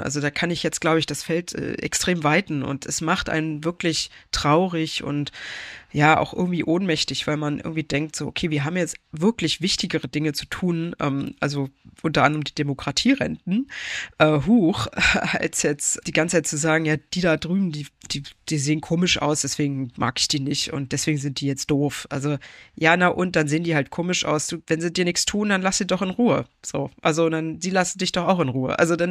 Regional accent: Germany; born there; ich bin ja zwar in der DDR noch geboren, aber ich habe die DDR so nicht miterlebt, logischerweise, weil ich noch viel zu klein war.

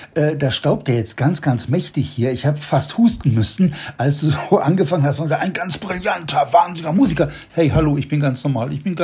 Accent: Wuppertal, North Rhine-Westphalia, Germany; also born or lived in Hagen; In Hagen. Hagen, Westfalen. Und bin aufgewachsen in Gebelsberg in Wuppertal.

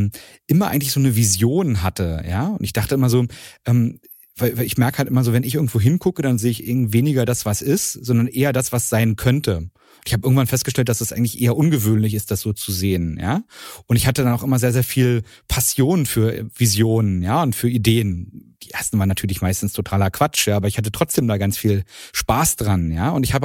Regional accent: Strausberg, Brandenburg, Germany; ich bin in Strausberg aufgewachsen.

